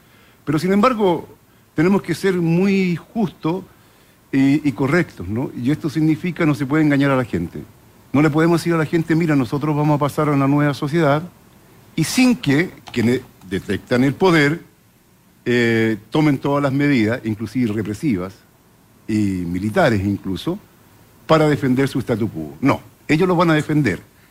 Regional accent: Chile; Yo soy comunista chileno.

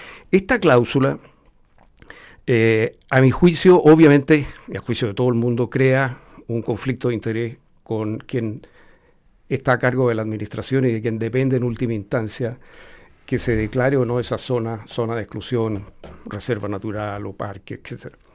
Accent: Chile; como chileno

